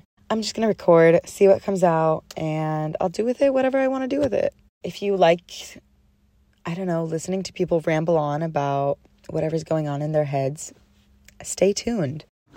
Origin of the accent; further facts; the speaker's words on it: California, United States; I am 22 years old, just living life. I grew up in the Bay. I'm a Cali girl.